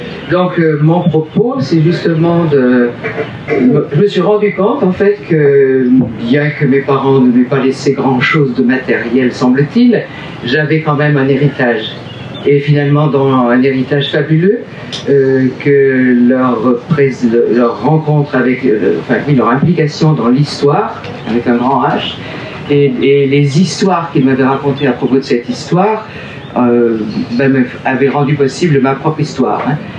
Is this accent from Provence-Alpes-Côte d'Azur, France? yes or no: no; Bénac, Nouvelle-Aquitaine, France; born there; En tous les cas, je suis née à Bénac.